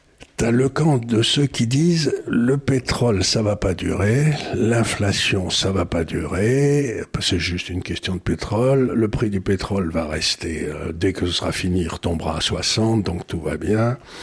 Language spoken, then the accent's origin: French; Occitanie, France; quand j'étais enfant, quand j'étais dans le Gers là-bas.